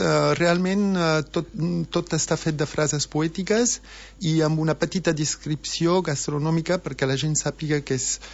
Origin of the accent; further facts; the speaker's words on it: Roses, Catalonia, Spain; also born or lived in France; Jo sóc d'aquí, he nascut a Roses, i corri de petit fins ara